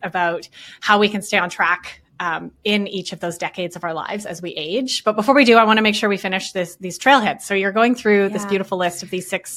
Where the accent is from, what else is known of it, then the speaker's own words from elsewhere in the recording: Canada; I got, as the Canadian here, I got to also throw in vitamin D.